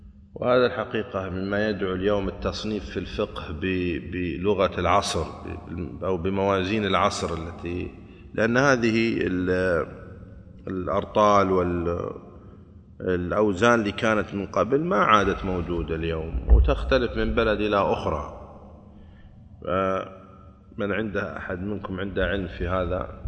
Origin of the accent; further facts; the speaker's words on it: Saudi Arabia; عندنا في السعودية يوزعون على البيوت مجانا